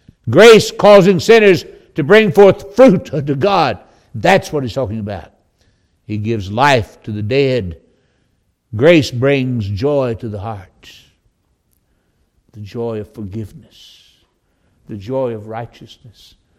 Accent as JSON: {"language": "English", "town": "Winston-Salem", "region": "North Carolina", "country": "United States", "tie": "born or raised there", "said": "I was raised in Winston-Salem, North Carolina. I tell folks all the time, finest city in the world"}